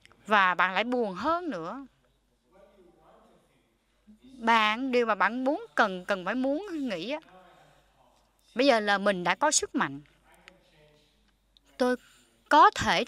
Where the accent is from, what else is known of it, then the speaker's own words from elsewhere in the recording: China; Tôi đến từ Trung Quốc